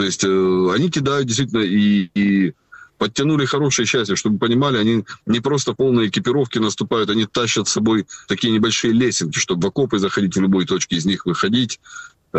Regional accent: Horlivka, Donetsk Oblast, Ukraine; Я просто вырос в Горловке, и я эти места знаю.

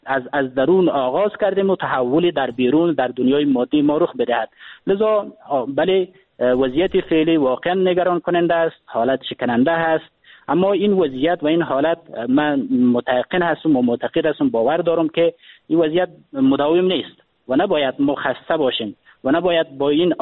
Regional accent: Afghanistan; به عنوان یک افغان، به عنوان یک جوان در وطن ما زندگی میکنیم

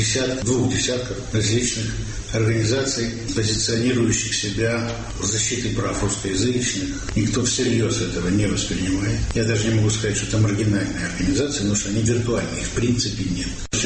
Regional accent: Simferopol, Crimea, Ukraine; also born or lived in Russia; Я коренной симферополец. Живу в Симферополе 55 лет. Родился я в России.

